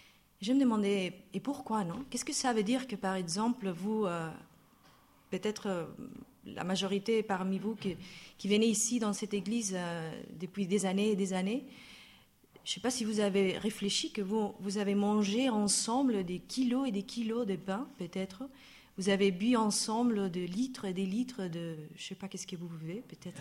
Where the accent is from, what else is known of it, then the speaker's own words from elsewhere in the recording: Barcelona, Catalonia, Spain; French is a second language; Quand j'étais jeune et j'habitais toute seule à Barcelone, je suis espagnole de Barcelone